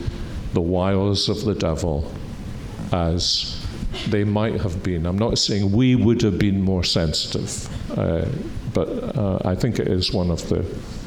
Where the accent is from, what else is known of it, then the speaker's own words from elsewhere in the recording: Scotland, United Kingdom; As a Scotsman, it horrifies me that Oliver Cromwell came to Scotland knowing that he would kill Reformed believers in war.